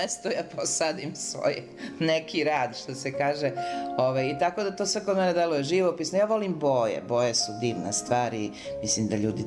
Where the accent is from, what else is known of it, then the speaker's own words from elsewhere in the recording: Kragujevac, Šumadija, Serbia; also born or lived in Belgrade; Ja sam rođena u Kragujevcu, tamo sam završila osnovnu školu i gimnaziju, onda sam došla u Beograd na studije.